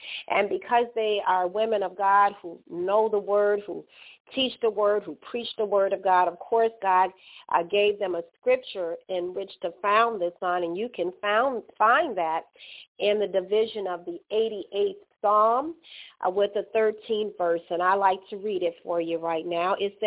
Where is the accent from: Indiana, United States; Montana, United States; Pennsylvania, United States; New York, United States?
New York, United States; Brooklyn; also born or lived in Chicago, United States; I hail from Brooklyn, New York, via Chicago, Illinois.